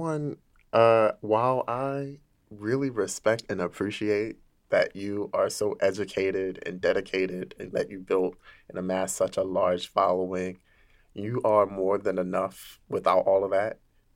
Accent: Baltimore, Maryland, United States; No, I'm from Baltimore. It's over east, down the hill.

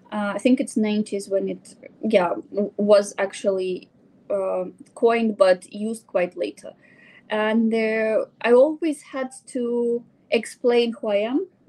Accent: Kazakhstan; born there; English is a second language; I was born in Kazakhstan, so I guess there was like something from the Soviet Union where you're not supposed to be expressive

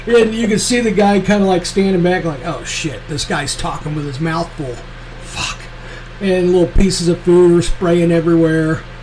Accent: Kansas City, Missouri, United States; And the same way where I grew up at in Northeast Kansas City was a heavily Italian influenced area, you know.

